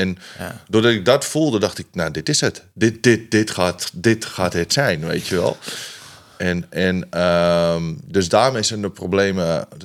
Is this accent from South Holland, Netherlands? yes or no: no; Amsterdam, North Holland, Netherlands; Ah ja, ik ben een Amsterdammer. En ik was van het centrum, daar woonde ik bij Kattenburg, bij het Scheepvaartmuseum. Ja. Ben ik toen verhuisd met mijn moeder naar Amsterdam-Noord.